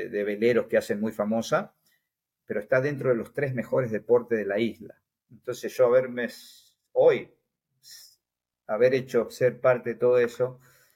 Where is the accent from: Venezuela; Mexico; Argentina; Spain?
Argentina; Patagonia; el haber nacido y criado en la Patagonia